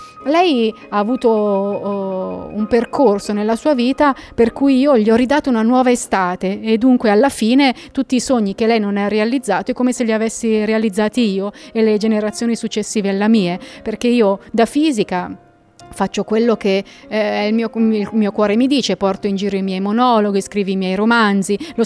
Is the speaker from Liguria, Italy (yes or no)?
yes; Genoa, Liguria, Italy; Da genovese non posso che essere felice di attraversare, di lasciare il continente e venire da voi